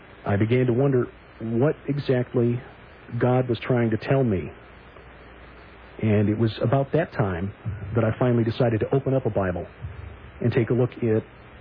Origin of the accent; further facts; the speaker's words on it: Chicago, Illinois, United States; As a kid growing up in Chicago, just to tell you a little bit about myself, I was kind of odd.